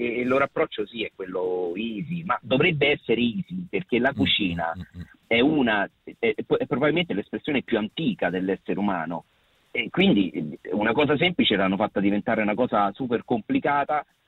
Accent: Rome, Lazio, Italy; Noi siamo di Roma, per esempio

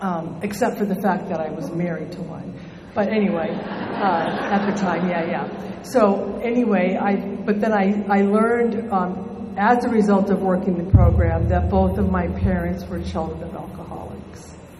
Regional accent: Boston, Massachusetts, United States; So I was born on the East Coast in New England, Massachusetts. I'm a little Bostonian girl. And I was raised in a very strict Italian Catholic family.

